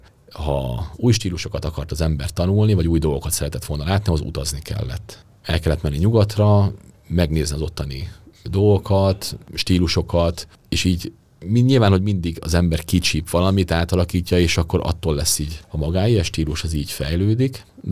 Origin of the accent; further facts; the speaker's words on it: Debrecen, Hajdú-Bihar, Hungary; Imádom a debreceni északi lakótelepet, ott nőttem fel. Tehát a Vénkerttől egészen a Borbíró térig.